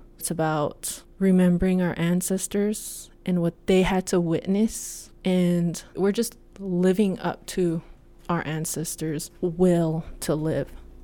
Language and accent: English; Browning, Montana, United States; Growing up in Browning, Montana, I would never, ever thought somebody would want to talk to me about me.